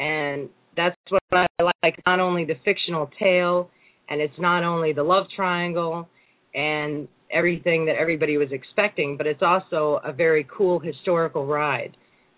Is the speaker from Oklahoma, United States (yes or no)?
no; Connecticut, United States; You know, I'm from Connecticut, and my father was a caretaker in a very small town.